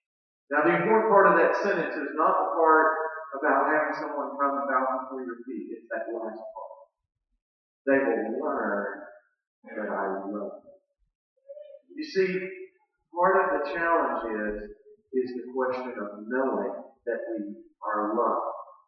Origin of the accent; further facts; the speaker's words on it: Houston, Texas, United States; Now, my hometown is Houston, Texas. We have that in one zip code.